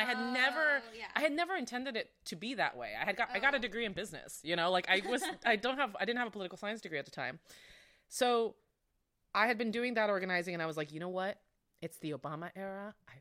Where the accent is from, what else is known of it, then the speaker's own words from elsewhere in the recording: Florida, United States; because I come from the South and from Florida